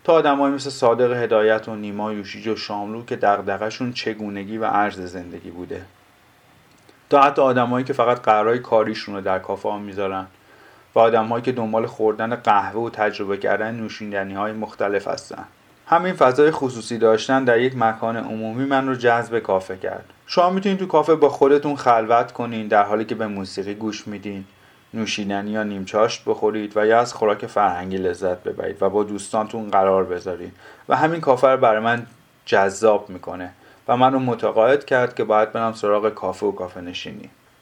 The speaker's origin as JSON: {"language": "Persian", "town": "Tehran", "region": "Tehran Province", "country": "Iran", "tie": "born or raised there", "said": "تهرانی که دیگه اون شهر کوهپایه‌ای زیبا و چهار فصل نیست. شهر زادگاه من که یه زمانی از پنجره اتاقم دماوند رو توش می‌دیدم"}